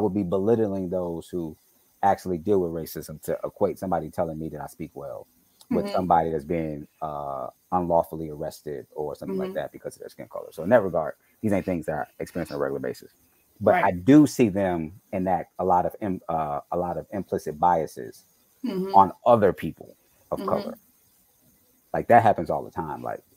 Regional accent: Chicago, Illinois, United States; I'm from Chicago. … not crazy yet. … from around the block from where I'm mm-hmm. from.

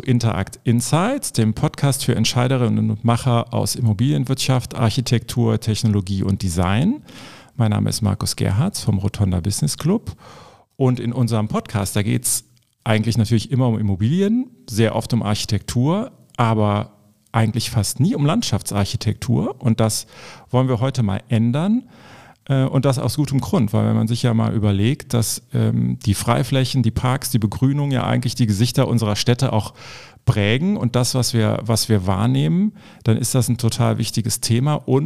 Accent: Germany; Ich bin auch in der Eifel groß geworden.

